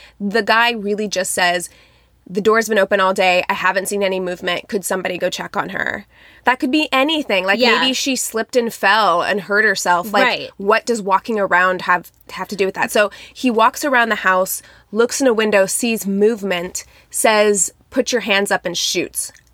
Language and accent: English; Midwest, United States; But, like, I'm from the Midwest where people do that.